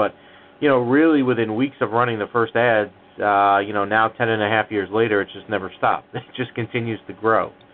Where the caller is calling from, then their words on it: New Jersey, United States; We're calling from northern New Jersey, about 15 minutes outside of Manhattan, give or take the traffic, of course.